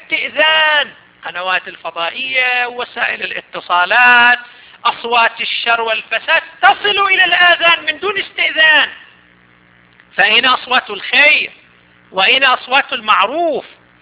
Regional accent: Saudi Arabia; مثلا عندنا في السعودية، سنة 2005

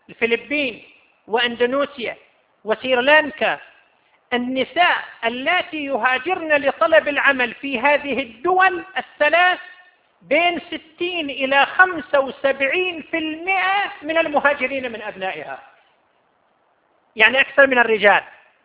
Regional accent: Saudi Arabia; 1.5 مليون شغالة عندنا في المملكة العربية السعودية من عاملات المنازل

